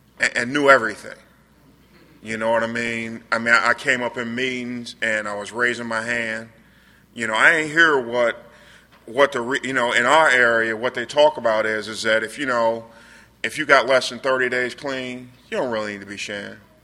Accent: Norfolk, Virginia, United States; I'm from Norfolk, Virginia, and Virginia Beach and all that area, and we used to go crabbing when we were kids

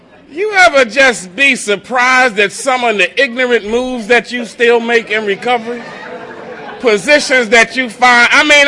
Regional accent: Philadelphia, Pennsylvania, United States; Now, I'm a bum from North Philly who nobody wanted to listen to.

